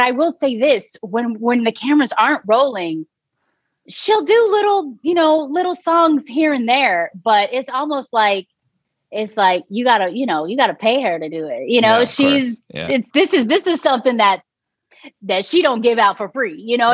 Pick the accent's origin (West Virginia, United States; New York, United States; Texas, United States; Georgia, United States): Texas, United States; now in Los Angeles, United States; So my sister and I, we came out to LA from Texas to pursue an acting career.